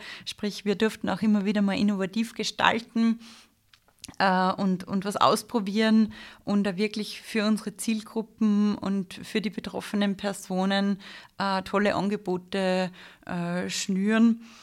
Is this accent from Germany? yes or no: no; Upper Austria, Austria; Ja, ich komme ursprünglich aus dem Mühlviertel, Oberösterreich, Linzer Gegend, habe dann nach der Matura in Linz Wirtschaftspädagogik auf Erwachsenenbildung spezialisiert, studiert.